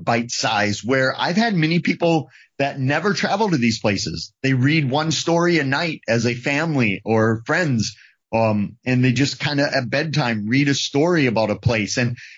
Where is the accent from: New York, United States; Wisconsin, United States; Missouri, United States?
Wisconsin, United States; Eau Claire; So I put the one from my hometown of Eau Claire, the one that always intrigued me